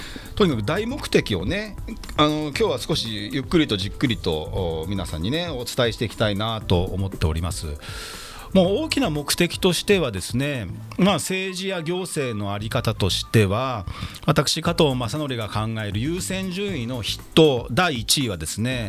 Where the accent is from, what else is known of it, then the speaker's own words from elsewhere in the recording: Yokohama, Kanagawa, Japan; 私地元横浜鶴見区出身前議員の … お届けしております